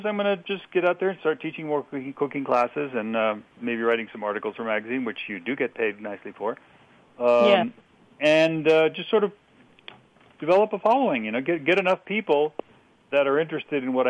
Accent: Mexico; I grew up in Mexico. We call those tacos.

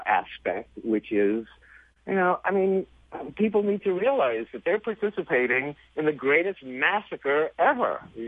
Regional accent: New York, United States; So growing up in New York, I thought peas and carrots grew in cans. Salami came from a salami tree.

